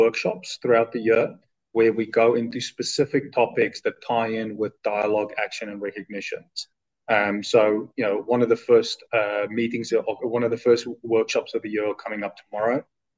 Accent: South Africa; born there; I was born in South Africa. My dad is, he came from a military background.

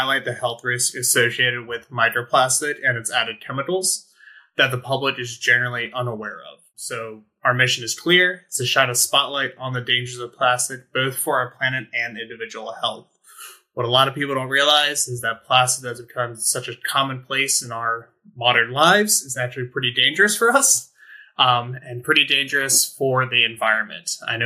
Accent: North Carolina, United States; I come from Dare County, North Carolina, where we had a plastic bag ban for a couple of years

